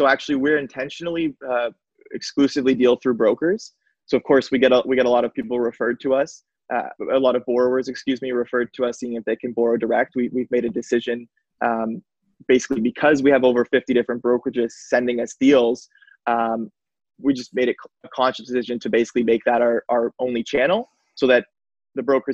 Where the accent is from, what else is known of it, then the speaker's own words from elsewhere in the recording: St. Catharines, Ontario, Canada; now in Toronto, Canada; I'm born and raised in Niagara, Ontario. So kind of near the border of Niagara on the Lake, St. Catharines, where I'm from.